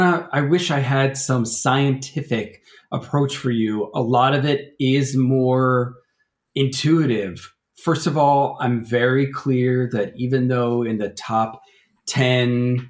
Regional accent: the South, United States; I'm a Southerner, so I've been fighting about barbecue for the 22 years I've been writing about food, basically.

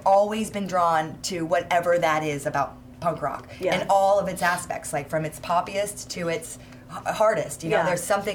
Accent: California, United States; because I'm from the Bay Area.

